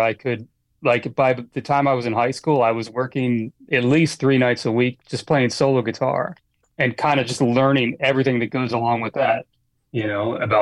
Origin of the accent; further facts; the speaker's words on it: Annapolis, Maryland, United States; I grew up in Annapolis, Maryland.